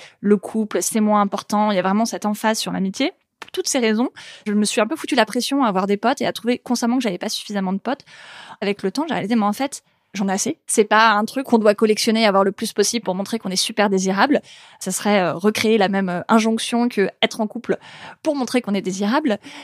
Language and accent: French; Paris, Île-de-France, France; J'ai passé quelques années à l'étranger ou à étudier ailleurs qu'à Paris, parce que je suis parisienne.